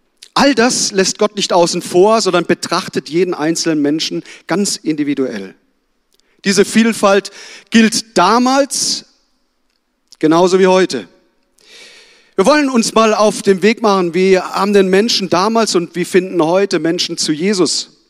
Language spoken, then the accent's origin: German; Kehl, Baden-Württemberg, Germany; born there; Ich habe mich in der Adventszeit auch auf den Weg gemacht in meine Geburtsstadt. Das ist nicht Bethlehem, sondern Kehl am Rhein.